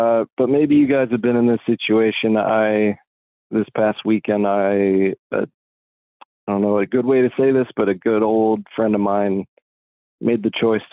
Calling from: Massachusetts, United States; from Western Massachusetts.

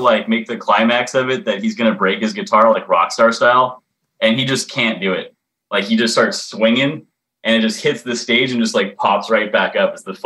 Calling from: Redondo Beach, California, United States

